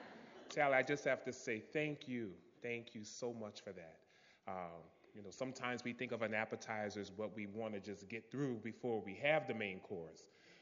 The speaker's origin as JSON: {"language": "English", "region": "Louisiana", "country": "United States", "tie": "born or raised there", "said": "growing up in South Louisiana, near New Orleans, in an all-black community, pretty much"}